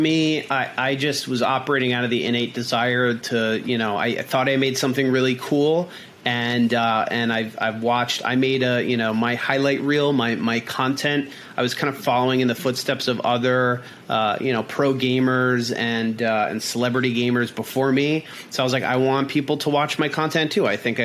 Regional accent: Long Island, New York, United States; I grew up out on Long Island.

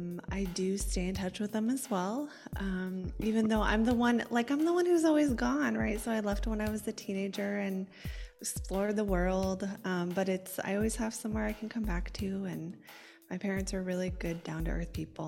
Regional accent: Port Angeles, Washington, United States; I grew up in a small town called Port Angeles. It's in Washington State on the Olympic Peninsula. So a little bit isolated because it's out there.

